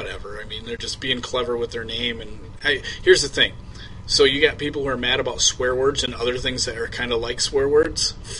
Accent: Michigan, United States; I've said it. I don't care. I'm from Michigan.

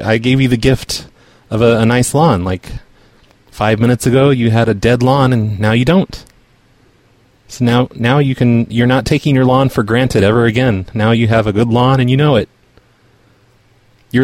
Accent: New Jersey, United States; But you understand, I'm from Jersey, and you know if someone gives us problems, we take care of it.

